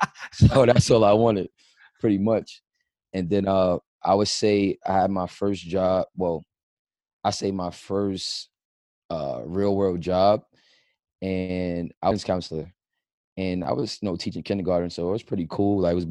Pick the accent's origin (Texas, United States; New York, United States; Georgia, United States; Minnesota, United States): New York, United States; Queens; also born or lived in New Jersey / Niagara Falls / Brooklyn; I'm from Queens. I was born in Jersey. I lived in Niagara Falls. After Niagara Falls, I moved to Brooklyn.